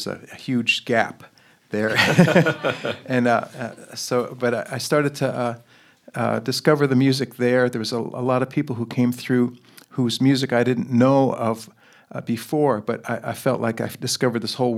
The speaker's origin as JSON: {"language": "English", "town": "Colonia", "region": "New Jersey", "country": "United States", "tie": "born or raised there", "also_born_or_lived": "Newark, New Jersey", "said": "I was born there, and I grew up in Colonia, New Jersey, which is kind of central Jersey."}